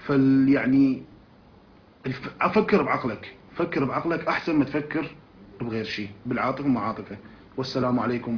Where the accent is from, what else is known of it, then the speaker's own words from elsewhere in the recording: Iraq; أنا شاب عراقي كنت دائما يعني عاصي لله